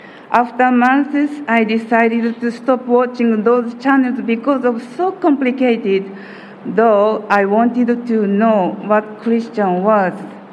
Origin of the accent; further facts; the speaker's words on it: Japan; I was born in a traditional Japanese family. My late loving grandfather, like this shot, was a Buddhist priest of the biggest temple in Osaka